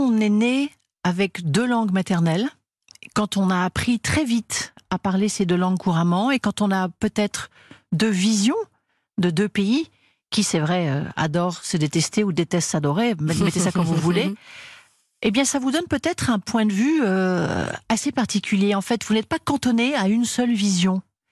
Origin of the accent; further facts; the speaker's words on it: Neuilly-sur-Seine, Île-de-France, France; born there; je suis née à Neuilly-sur-Seine, pas très originale, d'une mère anglaise née à Rome et d'un père franco-russe, né à l'île Maurice.